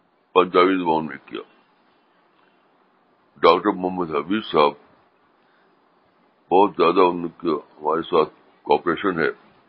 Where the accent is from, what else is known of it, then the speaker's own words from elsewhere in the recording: Uttar Pradesh, India; مجھے یاد آتا ہے کہ میں بچپن میں گاؤں میں رہتا تھا, یو پی کے ایک گاؤں میں. تو اس زمانے میں میری پیدائش ہوئی ہے 1925 میں, 1925.